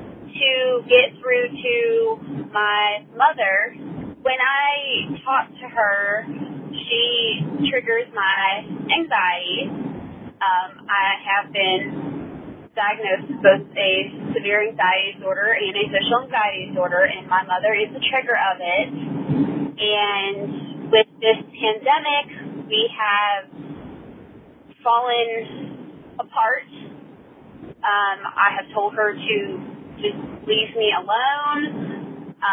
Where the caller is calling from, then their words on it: Montana, United States; I am calling from Montana.